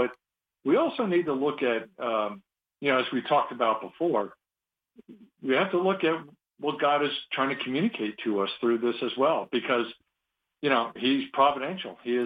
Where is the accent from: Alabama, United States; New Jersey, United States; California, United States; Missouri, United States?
New Jersey, United States; just a natural-born American heathen. born and raised in New Jersey, a tough guy from the streets there